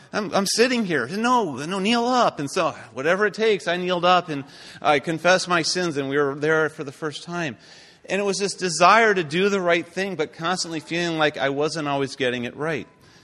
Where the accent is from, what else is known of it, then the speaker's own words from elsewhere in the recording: Toledo, Ohio, United States; also born or lived in New Jersey; I was born in New Jersey. I never had time to pick up the language, but I found myself growing up for the first 10 years of my life in Toledo, Ohio.